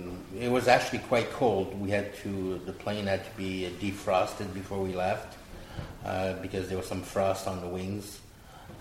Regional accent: Ottawa, Ontario, Canada; I am from Ottawa in Canada, Ottawa, Ontario, Canada. It's like the national capital of Canada, and now that I'm retired, so at the age of 47 for medical reasons, but I tend to be in Montreal

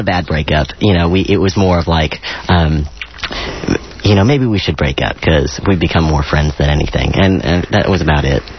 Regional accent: Houston, Texas, United States; I grew up in a fairly conservative part of Houston. I grew up in Jersey Village, and I just wasn't exposed to the gay community.

